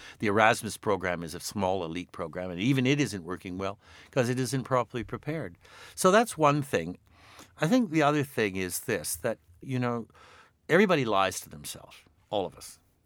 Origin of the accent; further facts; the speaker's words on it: Canada; as a Canadian